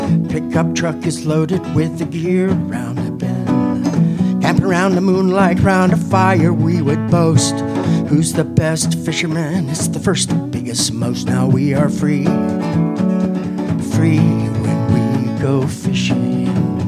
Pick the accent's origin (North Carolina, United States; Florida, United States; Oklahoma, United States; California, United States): Florida, United States; Lakeland; I grew up in Central Florida.